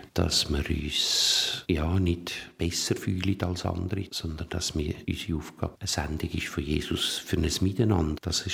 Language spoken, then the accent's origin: German; Alpnach, Obwalden, Switzerland; Ich bin in Alpnach aufgewachsen, in Obwalden, habe Theologie studiert, hier im St. Luzi und in Rom.